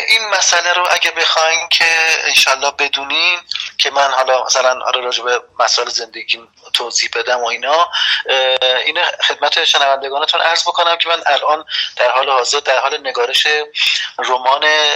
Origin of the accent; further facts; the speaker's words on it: Tehran, Tehran Province, Iran; برای من اهل تهران هستم، خودم تهران متولد شدم